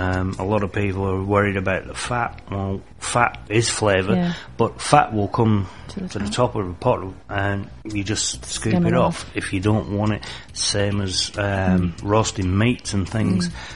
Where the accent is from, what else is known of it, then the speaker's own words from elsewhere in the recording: England, United Kingdom; Being very English, mustard and horseradish, just a roast beef.